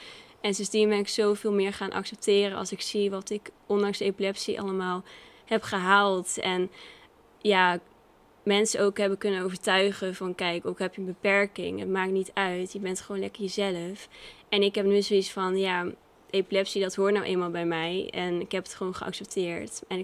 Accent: Giesbeek, Gelderland, Netherlands; Ik ben opgegroeid in een heel warm huis bij mijn ouders thuis in Giesbeek, in het dorp.

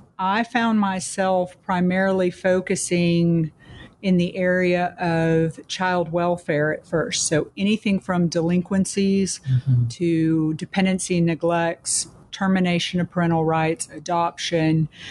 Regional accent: Tennessee, United States; also born or lived in overseas; I did. I grew up mainly in Middle Tennessee and went to a very small church in Middle Tennessee that had its own first, I would say, in Middle Tennessee.

